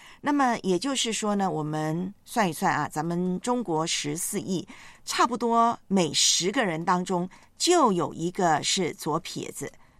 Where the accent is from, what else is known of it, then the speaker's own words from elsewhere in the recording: Taiwan; 在老家台湾就很喜欢看棒球比赛，我从小都是看着棒球比赛长大的。